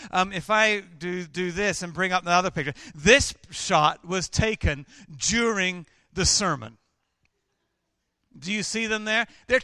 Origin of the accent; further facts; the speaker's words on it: United Kingdom; I'm British.